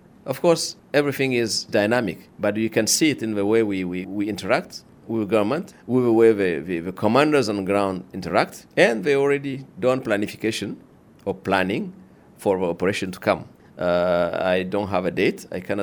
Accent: Niger; I'm from Niger Republic, by the way.

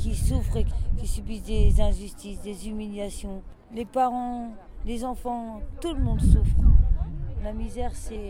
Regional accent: Caen, Normandy, France; je viens de Caen en France. Je suis une maman de 5 enfants et je vis dans le milieu de la pauvreté.

